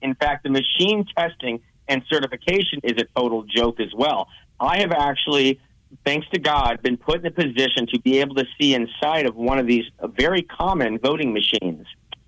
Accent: Colorado, United States; And I came from Colorado, where the corruption is all the way through Colorado.

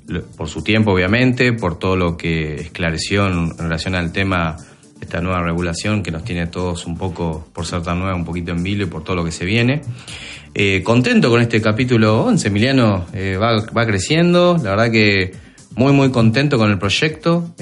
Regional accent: Argentina; cada vez somos más los argentinos que viajamos

